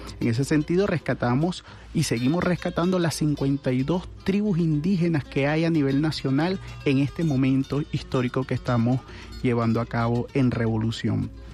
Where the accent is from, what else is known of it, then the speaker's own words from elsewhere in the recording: Caracas, Capital District, Venezuela; ¿Qué nos identifica como caraqueños? ¿Qué nos identifica como catedraleños? ¿Qué nos identifica como venezolanos?